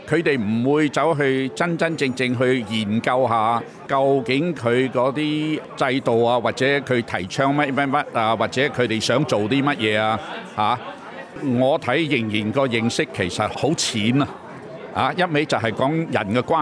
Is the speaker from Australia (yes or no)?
yes; Australia; 一個呢就是我們澳洲人的態度